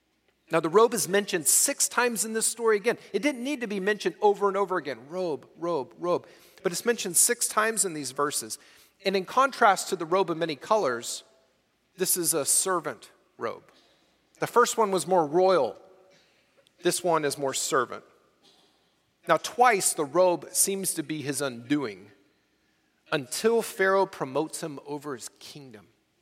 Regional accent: Austin, Texas, United States; The hill country, kind of like where I grew up in the Austin area where I went to school, and when we had a ministry in Curva, we were in the hill country of Texas.

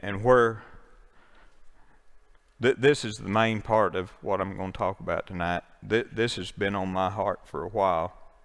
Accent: Marlow, Oklahoma, United States; I was raised in Marlow. I graduated from Marlow High School.

